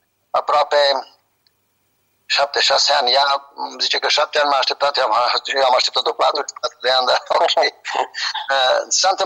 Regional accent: Romania; cum știau că sunt român, să le pot folosi și ca traducător, și ca om de contacte.

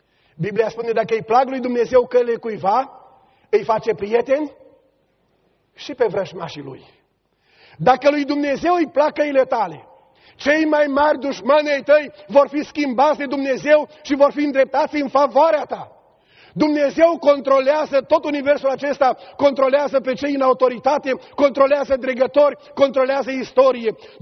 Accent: Burzuc, Romania; Născut și crescut la Burzuc.

